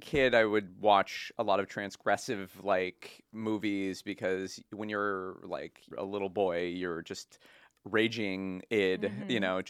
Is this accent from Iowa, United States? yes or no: no; Los Angeles, California, United States; I grew up in Los Angeles, so I think I got a head start when it came to like just being around movies